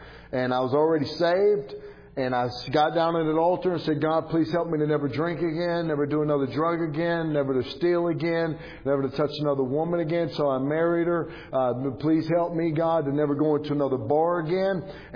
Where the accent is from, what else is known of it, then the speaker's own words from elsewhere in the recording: United States; born there; I'm thankful that I'm an American. I was born in America.